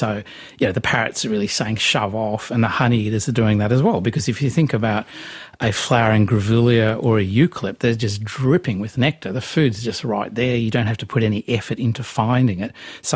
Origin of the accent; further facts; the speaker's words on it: Australia; It's part of being Australian.